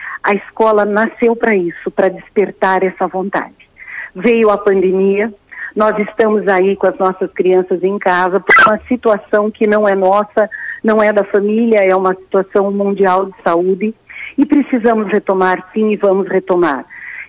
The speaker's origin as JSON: {"language": "Portuguese", "town": "Curitiba", "region": "Paraná", "country": "Brazil", "lives_now": "Rio Grande do Sul, Brazil", "said": "Eu sou de Curitiba, Paraná, mas eu estou trabalhando aqui no Rio Grande do Sul"}